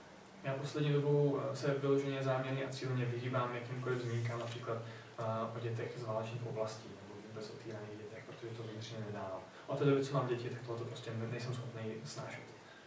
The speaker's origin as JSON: {"language": "Czech", "town": "Vikýřovice", "region": "Olomouc Region", "country": "Czechia", "said": "tady ve Vikýřovicích, odkud pocházím"}